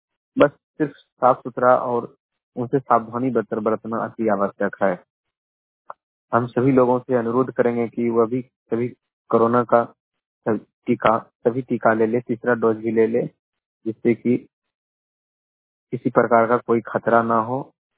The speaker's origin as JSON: {"language": "Hindi", "town": "Haveli Kharagpur", "region": "Bihar", "country": "India", "said": "मैं मुंगेर जिला के हवेली खरपुर का निवासी हूँ।"}